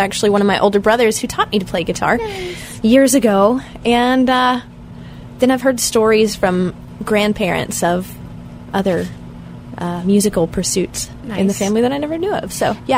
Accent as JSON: {"language": "English", "town": "Ashland", "region": "Kentucky", "country": "United States", "tie": "born or raised there", "lives_now": "Lexington, United States", "said": "I grew up in Ashland, which is about 2 hours northeast of there."}